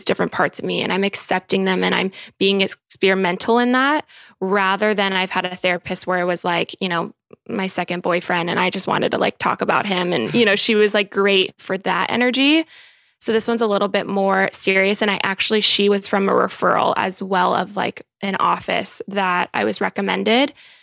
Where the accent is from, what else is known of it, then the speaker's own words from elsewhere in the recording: Colombia; if you guys don't know, I'm Colombian and my mom's family lives in Colombia.